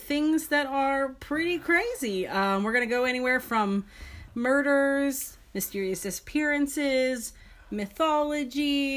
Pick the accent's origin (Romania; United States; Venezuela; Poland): United States; Pittsburgh, Pennsylvania; moved away as an adult; now in Virginia Beach, United States; We are a married couple living in Virginia Beach. We don't sound like we're from Virginia because we're from Pittsburgh. We moved down here in June